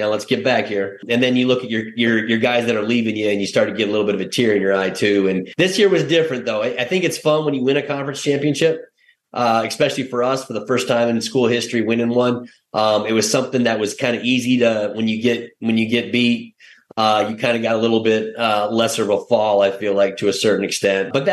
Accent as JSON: {"language": "English", "town": "Kansas City", "country": "United States", "tie": "born or raised there", "also_born_or_lived": "Iowa", "said": "So I grew up, I'm a Midwest boy. I grew up in Kansas City. I was born in Iowa. So I, you know, kind of actually on a farm, to be honest with you."}